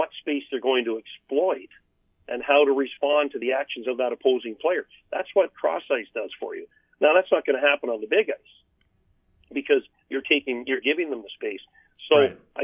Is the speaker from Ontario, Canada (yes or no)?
yes; Sault Ste. Marie, Ontario, Canada; I grew up in Sault Ste. Marie, and I was doing cross-ice games at 5 in the morning through the week in the early 70s